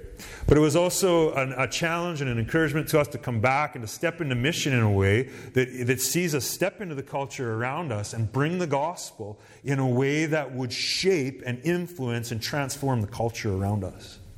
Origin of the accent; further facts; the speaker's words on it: Canada; I love parts of who I am because I'm Canadian.